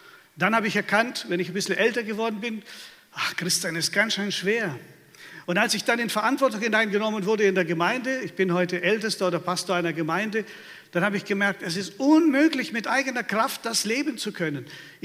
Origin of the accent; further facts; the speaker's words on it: Baden-Württemberg, Germany; Wisst ihr, ich komme ja aus dem Schwabenland und das sind sehr sparsame Leute.